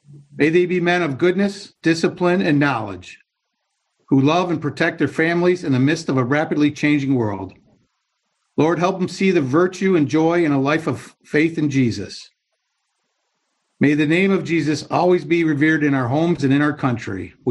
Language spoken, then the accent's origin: English; Dearborn Heights, Michigan, United States; As you mentioned, I grew up in Dearborn Heights, middle-class family. Dad worked at Ford for 31 years.